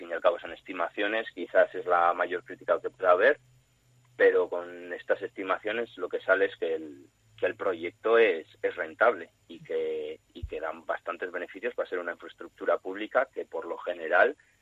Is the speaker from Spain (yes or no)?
yes; Bilbao, Basque Country, Spain; ¿pero cómo puede ser esto si yo soy de Bilbao?